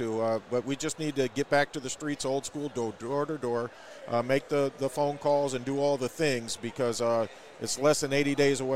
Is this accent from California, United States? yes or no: no; Minnesota, United States; born there; I was born in Minnesota, so I'm proud of our connection.